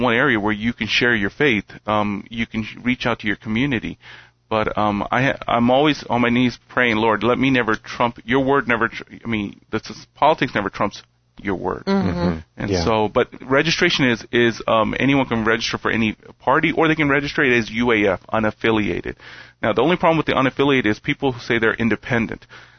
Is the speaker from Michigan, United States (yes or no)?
no; Philadelphia, Pennsylvania, United States; I grew up in Philadelphia.